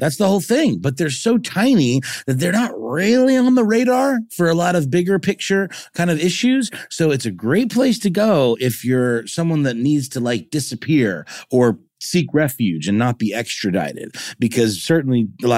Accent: Germany; I was once a small German boy because I grew up in Germany

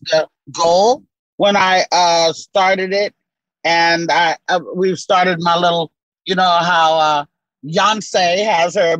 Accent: Tallahassee, Arkansas, United States; born there; now in Oakland, United States; You know, well, I was born in Tallahassee, Arkansas, tiny, tiny rural town. Population today is maybe 235, maybe.

